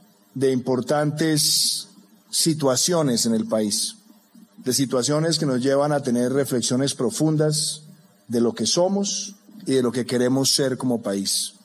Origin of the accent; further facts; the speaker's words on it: Colombia; me corresponde a mí hablar como colombiano